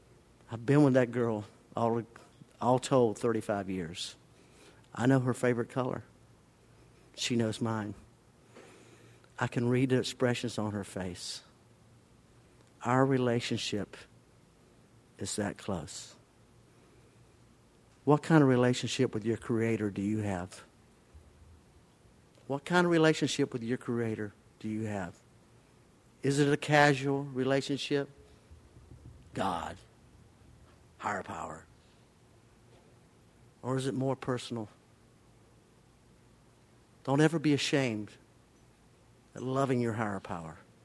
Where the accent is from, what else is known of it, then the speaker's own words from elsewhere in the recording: Bradford County, United States; I'm an idiot from Bradford County, y'all.